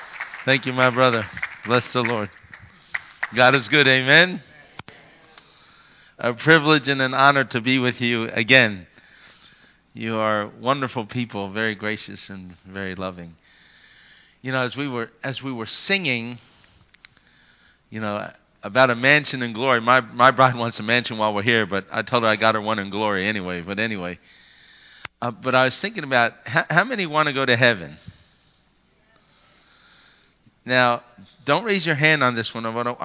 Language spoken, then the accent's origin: English; United States; All five of us kids, me being the oldest, grew up, born and raised here in the United States of America.